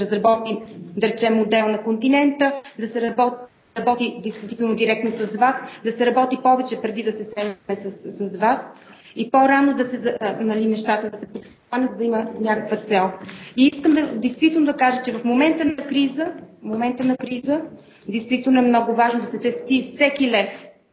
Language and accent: Bulgarian; Montana, Montana Province, Bulgaria; also born or lived in Germany / Moscow; now in Brussels, Belgium; Аз съм от Монтана и живея 20 години в Брюксел, преди това съм живяла в Германия и в Москва.